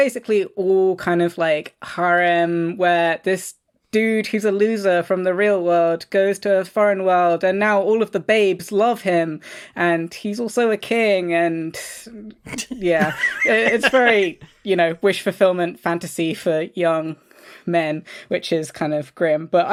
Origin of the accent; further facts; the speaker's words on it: London, United Kingdom; even though I grew up in London